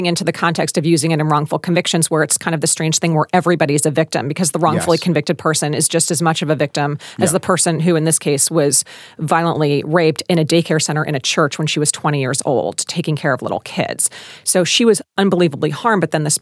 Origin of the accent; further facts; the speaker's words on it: Philadelphia, Pennsylvania, United States; I think there are 2 big ones out of my hometown of Philly